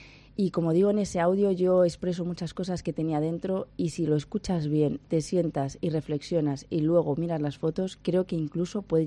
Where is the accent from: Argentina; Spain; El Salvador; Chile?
Spain; Pombriego, Castile and León; Tengo uno que nació hace 12 años con mis hijos, que es uno de mi pueblo, de Pombriego.